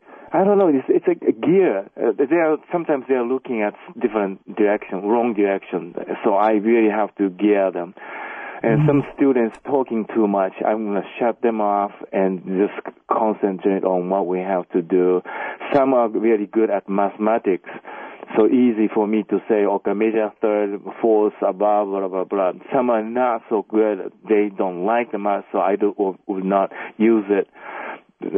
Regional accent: Hyogo, Japan; Well, because 1995, there was a big earthquake happened and destroyed my hometown.

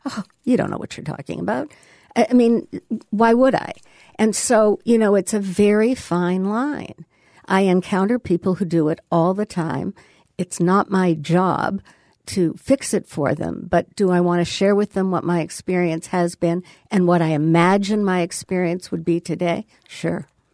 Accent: Canada; born there; I mean, I'm a Canadian by birth.

